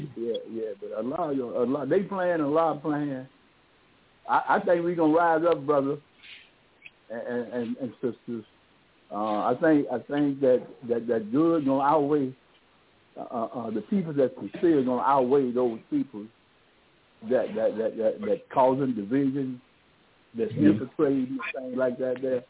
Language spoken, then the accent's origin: English; Chicago, Illinois, United States; And I was raised up there in Chicago.